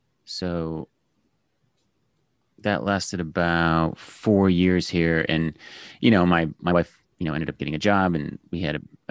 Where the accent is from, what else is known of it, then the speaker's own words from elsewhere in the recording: Phoenix, Arizona, United States; also born or lived in Ohio; now in Las Vegas, United States; Well, I was born in Ohio, but I basically grew up in Phoenix, Arizona.